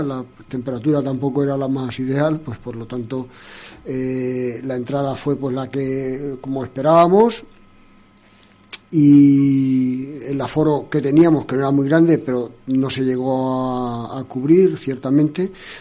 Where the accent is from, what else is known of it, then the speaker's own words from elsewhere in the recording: Spain; Los dos somos españoles